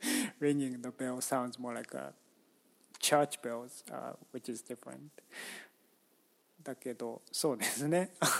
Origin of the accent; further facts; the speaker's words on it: Saitama, Japan; now in United States; あの埼玉の自分の実家だと除夜の鐘とかには行くし、